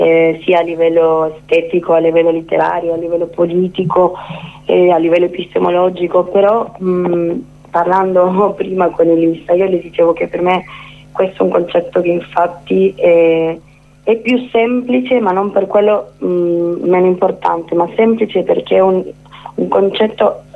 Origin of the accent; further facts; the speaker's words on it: Argentina; Italian is a second language; now in Italy; si sente anche nel mio accento. Io sono argentina che vivo qua in Italia da 2 anni, infatti un po' più